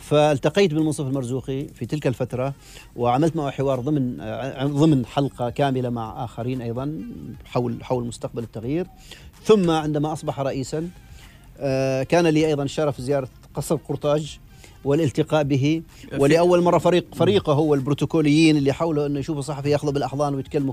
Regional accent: Oman; يعني لأنه هو يعرف أن أنا عماني

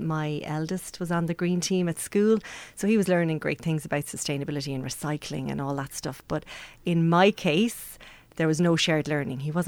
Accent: Mullingar, Westmeath, Ireland; now in Kinsale, Ireland; I'm from Mullingar originally

